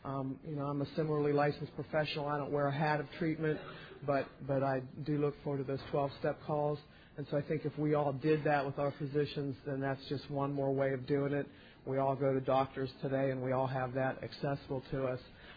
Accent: Dania Beach, Florida, United States; And I'm here from Dania Beach, Florida.

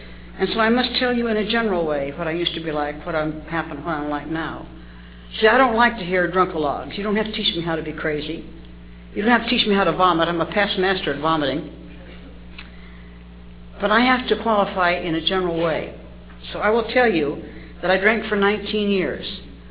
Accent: Reno, Nevada, United States; I was born and raised in Reno. My grandfather homesteaded Reno and built the famous courthouse and many of the schools.

